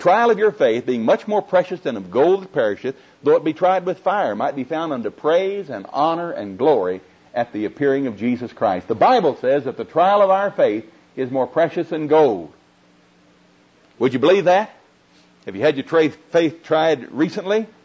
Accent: Oklahoma, United States; accent: Oklahoma; This Oklahoma accent's not bothering you, is it?

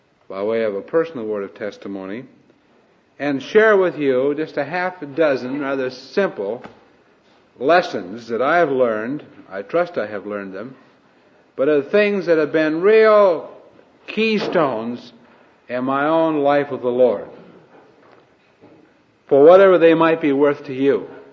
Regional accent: Iowa, United States; I grew up and out in Iowa, the corn state. You can probably tell I'm corn fed. Grew up on a farm out there.

